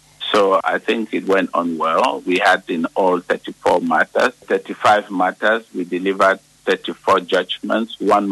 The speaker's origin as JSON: {"language": "English", "country": "Cameroon", "said": "because I am from Cameroon, and you know that Cameroon is one of the few countries in the world that is bilingual."}